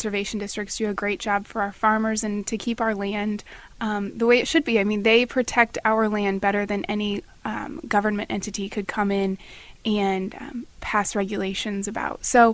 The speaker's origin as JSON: {"language": "English", "region": "Illinois", "country": "United States", "tie": "born or raised there", "said": "I grew up here in Montgomery County. My family's farmed in Montgomery and Christian County since about the Civil War, and so agriculture is certainly in my background. I grew up in 4-H"}